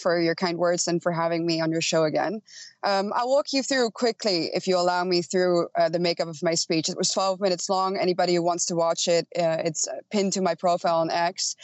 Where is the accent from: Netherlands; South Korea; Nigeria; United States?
Netherlands; I listed some statistics from my home country saying, look, in the major cities in the Netherlands, the native white Christian population is already outnumbered